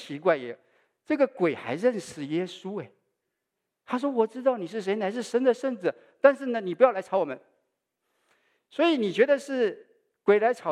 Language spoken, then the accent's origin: Chinese; Taiwan; 我是从台湾来的